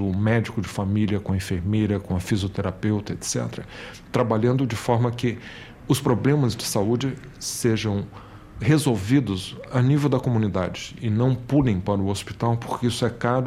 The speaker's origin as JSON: {"language": "Portuguese", "country": "Brazil", "tie": "born there", "said": "eu tenho 50 anos e quando eu nasci no Brasil, a esperança de vida era de 42 anos."}